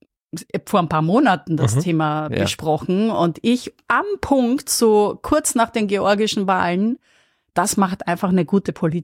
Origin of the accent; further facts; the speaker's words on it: Austria; now in Berlin, Germany; ich bin ja als Freie hingegangen, dann auch noch als Ösi.